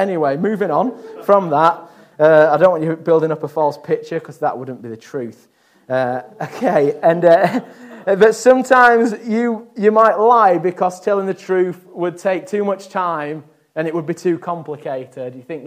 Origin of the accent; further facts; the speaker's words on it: Yorkshire and the Humber, United Kingdom; So I'm from Yorkshire, so therefore I could, if I wanted to, look down on everybody else, because Yorkshire is God's county.